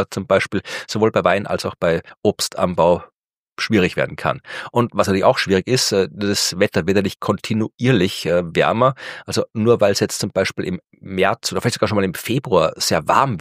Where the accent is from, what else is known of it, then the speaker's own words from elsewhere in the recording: Lower Austria, Austria; da, wo ich herkomme, die Wachau, dieses Flusstal, ein Stückchen westlich von Wien, so ein schönes, sehr, sehr schönes Stück entlang der Donau. Da haben wir sehr viel Wein und sehr viel Obstbau, vor allem Marillen, also Aprikosen.